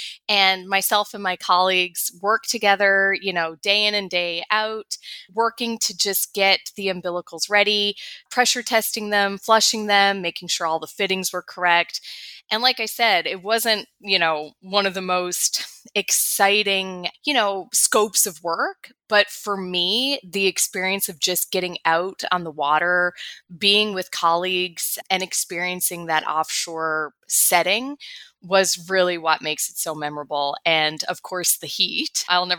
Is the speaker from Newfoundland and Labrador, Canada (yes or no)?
yes; St. John's, Newfoundland and Labrador, Canada; So I am from St. John's, Newfoundland, Canada, which is East Coast Canada.